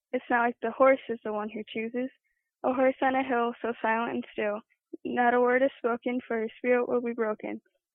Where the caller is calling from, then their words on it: Wisconsin, United States; I'm calling from Wisconsin.